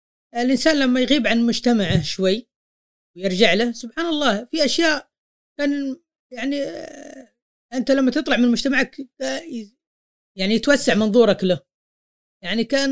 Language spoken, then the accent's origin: Arabic; Saudi Arabia; المجتمعات حقتهم ما هي يعني داخلة في بعض زي عندنا في السعودية